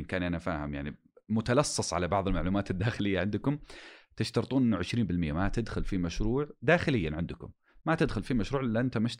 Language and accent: Arabic; Saudi Arabia; طيب لما نتكلم عن الموية عندنا في السعودية